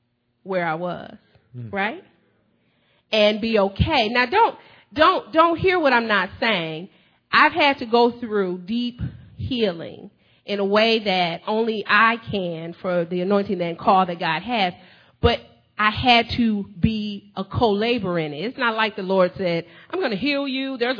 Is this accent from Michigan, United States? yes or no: yes; Flint, Michigan, United States; Because I'm from Flint, and it don't go away like that.